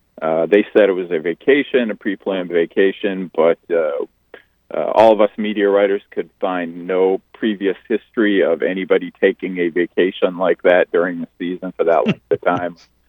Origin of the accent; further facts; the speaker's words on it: Bath, Maine, United States; she had found out some way I was from Bath, and she was like, "Oh, you went to Morse High School."